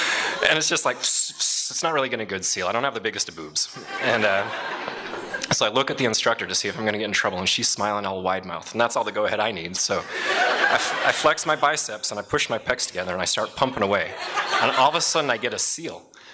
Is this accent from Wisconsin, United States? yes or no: no; Idaho, United States; now in California, United States; Now, when I first moved to California, I grew up in Idaho, and I wrote, and I was very creative.